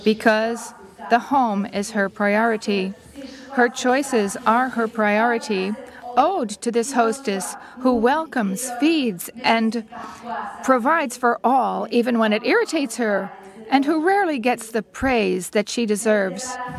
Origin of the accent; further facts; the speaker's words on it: Tunisia; now in Quebec, Canada; I'm from Tunisia originally, and I'm in Quebec now